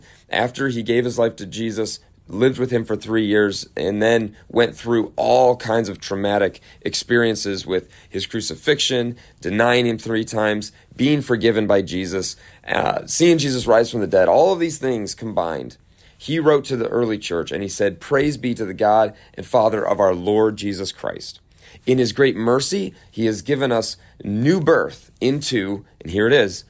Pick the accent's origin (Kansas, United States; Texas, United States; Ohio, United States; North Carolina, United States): Ohio, United States; Cleveland; So growing up in Cleveland, Ohio, basketball was super competitive